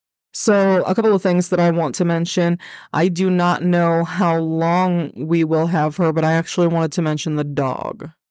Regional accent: Appalachia, United States; I'm an Appalachian girl.

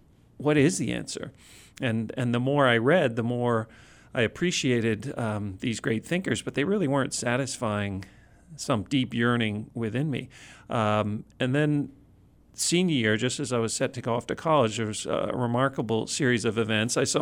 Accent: Duxbury, Massachusetts, United States; also born or lived in Boston; I was born in Boston, but grew up in Duxbury, Mass. On the South Shore.

